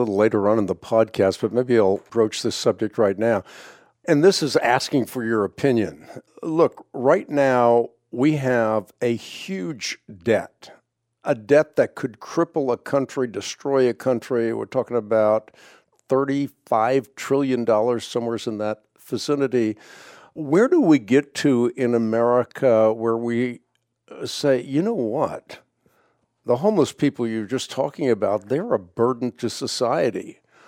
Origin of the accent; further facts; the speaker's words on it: Netherlands; As I mentioned, I grew up in the Netherlands